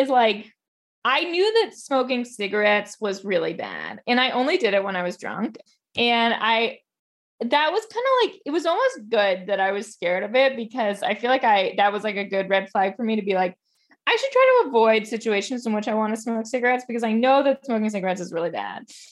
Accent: New York, United States; now in Los Angeles, United States; Like, I grew up in New York. I've been there for so many years.

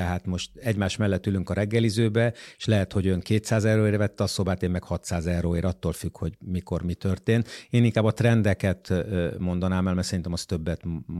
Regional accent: Budapest, Hungary; Persze magyarként, budapestiként mi örülnénk

